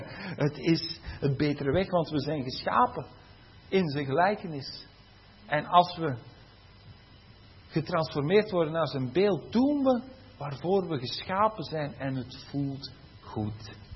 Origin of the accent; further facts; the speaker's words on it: Flanders, Belgium; Ik ben een Vlaming, ik spreek Vlaams. Ik ben zo geboren en ik spreek Vlaams.